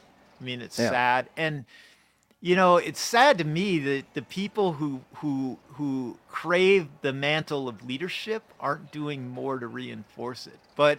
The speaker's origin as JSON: {"language": "English", "town": "River Falls", "region": "Wisconsin", "country": "United States", "tie": "born or raised there", "said": "We're going to see that in my hometown of River Falls."}